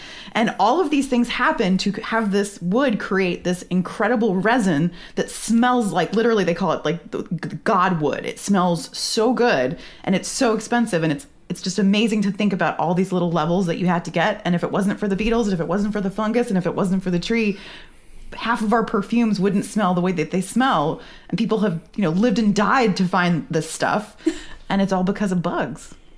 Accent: New England, United States; I grew up in New England

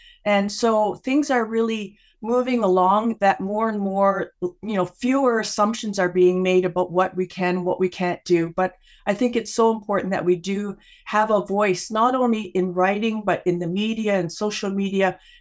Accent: Toronto, Ontario, Canada; And I say, you know, from Toronto, I was born here.

